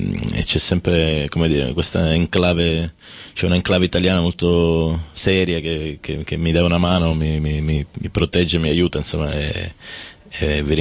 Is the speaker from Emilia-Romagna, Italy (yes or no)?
no; Calabria, Italy; questo mi dà la possibilità di far parlare della Calabria, della mia terra